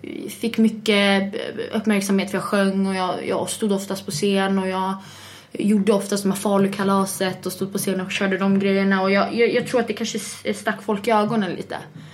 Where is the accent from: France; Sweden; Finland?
Sweden; Falun, Dalarna County; Ja, jag kommer från Falun.